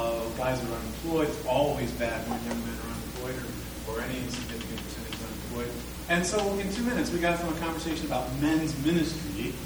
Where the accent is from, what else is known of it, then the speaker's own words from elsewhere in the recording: Pennsylvania, United States; I grew up in Washington County, and the Ku Klux Klan was still burning crosses in Fayette County, right below where I lived growing up.